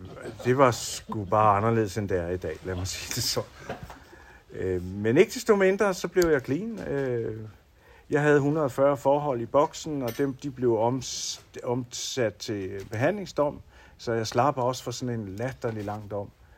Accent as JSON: {"language": "Danish", "town": "Copenhagen", "region": "Capital Region of Denmark", "country": "Denmark", "tie": "born or raised there", "said": "Jeg er født på Nørrebro i København. I den sorte firkant. Og der har jeg levet rigtig mange år."}